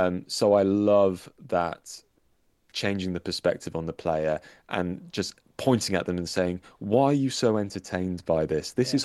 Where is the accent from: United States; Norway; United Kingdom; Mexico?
United Kingdom; England; now in South England, United Kingdom; I live in the south, but I'm actually from the Midlands.